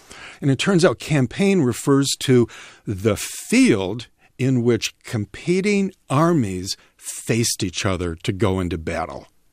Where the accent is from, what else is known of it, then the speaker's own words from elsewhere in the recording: Detroit, Michigan, United States; which is what I think about when I go back to my hometown of Detroit.